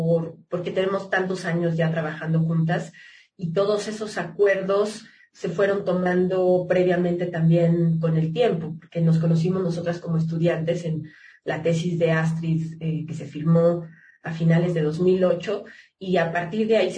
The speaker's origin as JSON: {"language": "Spanish", "region": "Guanajuato", "country": "Mexico", "tie": "born there", "said": "el estado donde filmamos, que es el lugar donde yo nací, que es Guanajuato"}